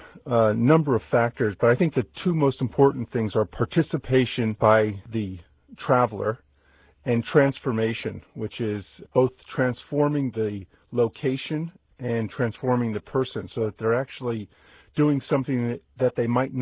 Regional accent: San Francisco, California, United States; I guess my favorite is my hometown, San Francisco

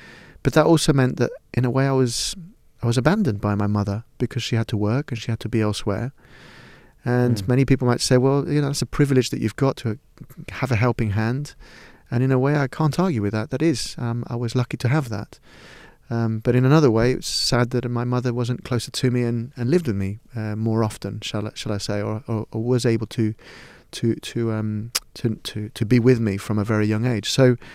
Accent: Lima, Peru; now in United Kingdom; But I grew up in Lima in a way, in a what you might describe as a little bit of a privileged lifestyle, because the extremes between rich and poor are huge in Peru.

